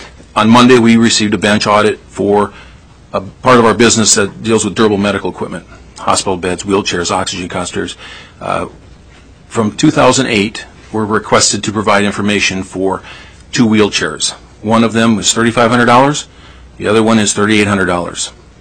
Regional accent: Sitka, Alaska, United States; I'm a pharmacist from Sitka, Alaska.

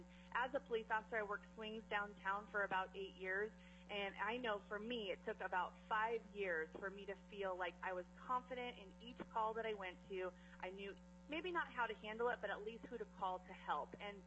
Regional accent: Alaska, United States; I'm born and raised in Alaska, and we are seeing just a huge amount of our folks leaving in droves after 5 years.

